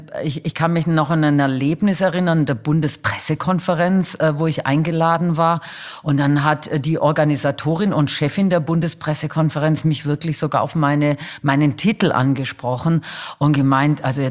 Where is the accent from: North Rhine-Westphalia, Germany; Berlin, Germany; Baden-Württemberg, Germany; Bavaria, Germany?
Baden-Württemberg, Germany; Stuttgart; Also ich komme ja aus Stuttgart.